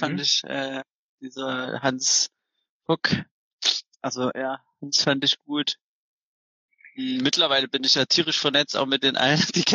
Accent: Zwickau, Saxony, Germany; now in Freiburg, Germany

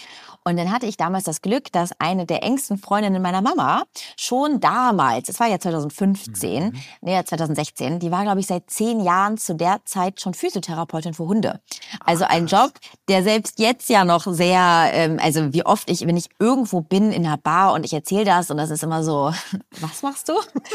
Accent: Hanover, Lower Saxony, Germany; Ich komme aus Hannover ursprünglich. Hannover ist ein kleines Dorf.

